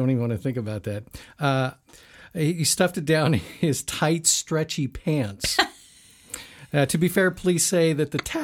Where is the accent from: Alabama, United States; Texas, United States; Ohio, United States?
Ohio, United States; Actually, I'm from Ohio originally